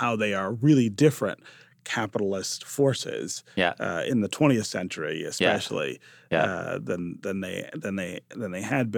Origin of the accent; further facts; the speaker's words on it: Detroit, Michigan, United States; I mean, I grew up in Detroit and was used to seeing a certain kind of poverty.